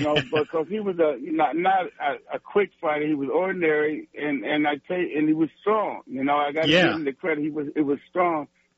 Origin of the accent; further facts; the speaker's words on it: Easton, Pennsylvania, United States; Well, you know, Easton is just, you know, it's a small town, still a small town. We got about 26,000 people here.